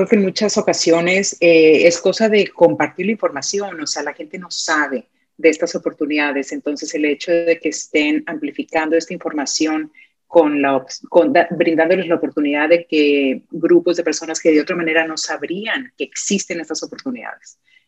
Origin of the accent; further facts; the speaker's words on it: Mexico; como decimos en México, pues es tu gente, ¿verdad?